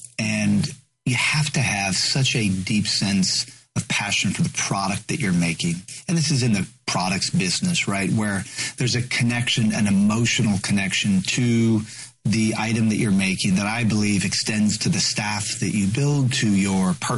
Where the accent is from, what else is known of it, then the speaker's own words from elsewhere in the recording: Sonoma, California, United States; I was born and raised in Sonoma Valley